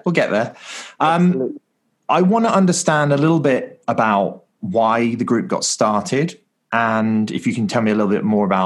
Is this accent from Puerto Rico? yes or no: no; United Kingdom; I'm British